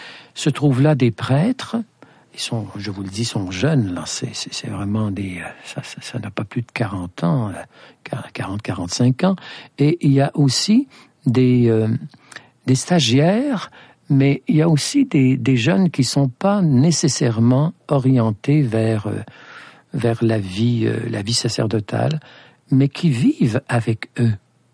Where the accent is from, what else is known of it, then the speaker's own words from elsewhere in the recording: Quebec, Canada; Nous venons du Québec